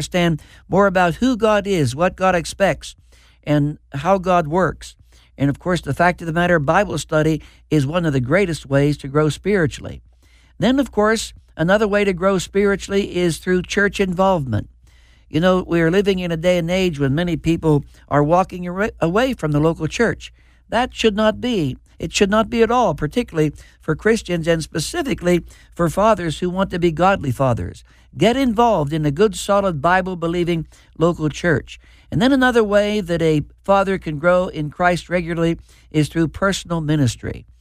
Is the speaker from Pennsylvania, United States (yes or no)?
yes; Mill Run, Pennsylvania, United States; He was the postmaster in my little town that I grew up in back in Fayette County, Pennsylvania, a town called Mill Run.